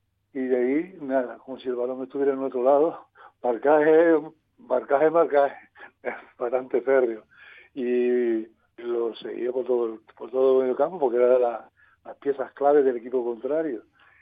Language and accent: Spanish; Santiago, Canary Islands, Spain; now in Tenerife, Spain; Vine de La Gomera, de Santiago, y ya después ya luego aquí a Tenerife